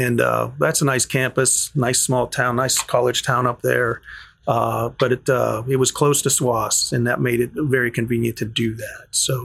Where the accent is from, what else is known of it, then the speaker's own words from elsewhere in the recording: Pittsburgh, Pennsylvania, United States; So I came into the world in Pittsburgh in the early 60s.